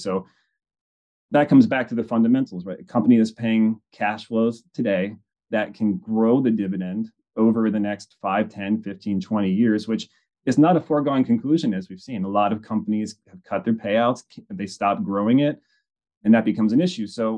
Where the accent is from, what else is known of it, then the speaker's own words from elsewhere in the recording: Cincinnati, Ohio, United States; And I'm from Cincinnati, Ohio originally.